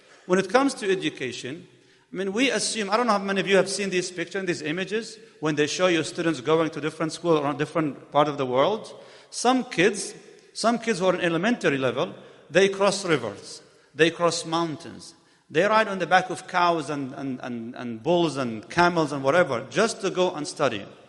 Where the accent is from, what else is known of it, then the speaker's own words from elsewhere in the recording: Dallas, Texas, United States; You see, I come from Dallas.